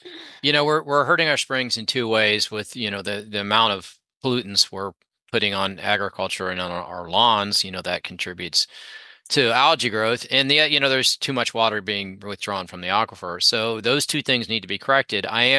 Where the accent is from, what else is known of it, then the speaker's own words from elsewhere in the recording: Florida, United States; And I'm aware of that because I grew up in Florida in the 60s and 70s.